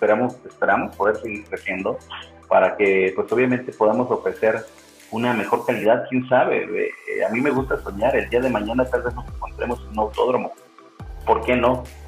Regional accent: Mexico; now in Dominican Republic; yo soy mexicano, aunque viva en República Dominicana, siempre manejo mi bandera de mexicano

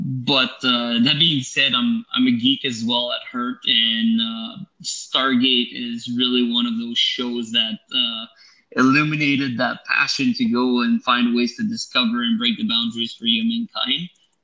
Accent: Ontario, Canada; CEO and president of Stardust Technologies. Basically, I'm from Northern Ontario.

